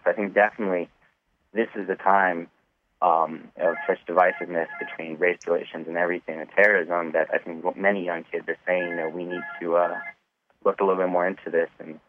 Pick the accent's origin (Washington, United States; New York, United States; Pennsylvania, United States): New York, United States; You know, he's from New York. I'm from New York, and I've kind of known of him for a long time.